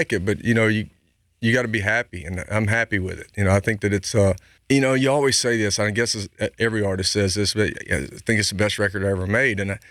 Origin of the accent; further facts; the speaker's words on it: Louisiana, United States; I do a lot of redneck stuff all the time. I'm from Louisiana.